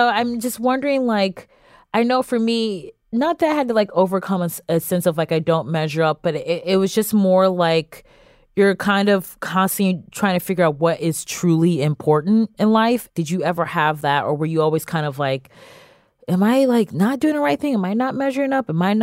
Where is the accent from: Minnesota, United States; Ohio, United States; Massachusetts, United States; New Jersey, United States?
Ohio, United States; Cleveland; cause I grew up in Cleveland and, you know, we didn't have a lot of money growing up